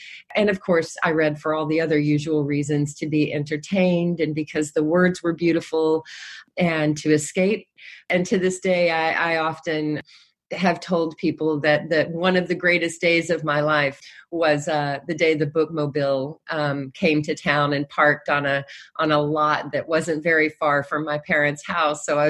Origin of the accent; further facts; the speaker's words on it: Texas, United States; I first sort of sensed this as a little girl growing up in West Texas, a little girl with a deep, deep love of reading